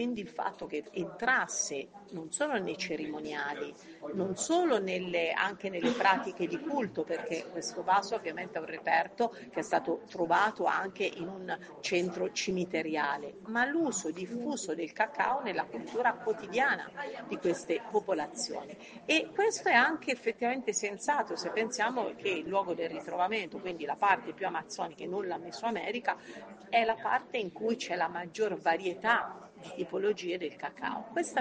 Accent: Perugia, Umbria, Italy; io sono di Perugia, sono nata tra l'altro di fronte alla vecchia fabbrica di cioccolato e questo terreno di relazione, noi perugini siamo un po' freddi

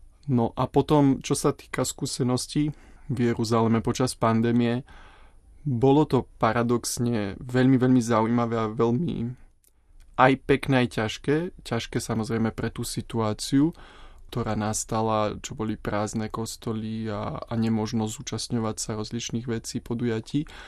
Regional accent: Martin, Žilina Region, Slovakia; pochádzam z Martina, ktorý predtým patril do Banskobystrickej diecézy, ale potom vlastne po prerozdelení diecéz som pripadol do žilinskej diecézy.

